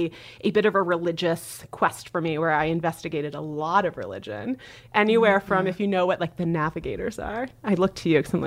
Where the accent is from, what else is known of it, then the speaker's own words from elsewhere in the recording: Nebraska, United States; I was raised in a really, by the way, okay, I was raised in Nebraska. You guys talk about that funny bone in Nebraska all the time. That is like less than a mile from my house.